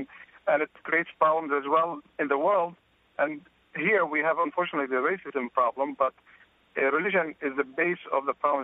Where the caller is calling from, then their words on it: Palestine; I'm actually originally from Palestine, but I'm raised Greek Orthodox.